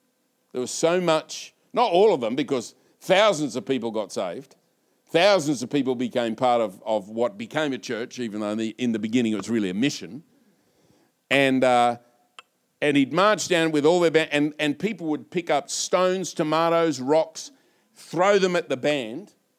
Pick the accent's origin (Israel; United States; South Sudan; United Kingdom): United Kingdom; the Brits, it's like no sex, please. We're British.